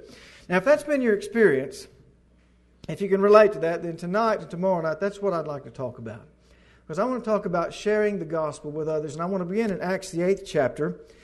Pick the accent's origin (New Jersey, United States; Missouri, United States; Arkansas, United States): Arkansas, United States; I'm from Arkansas, and it's been a lot of years since I was around some of these brethren here